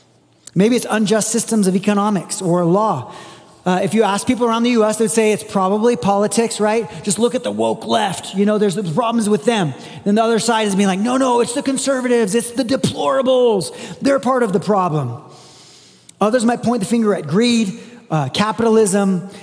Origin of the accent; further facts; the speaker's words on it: Brazil; I grew up in Brazil, so I kind of was partial to them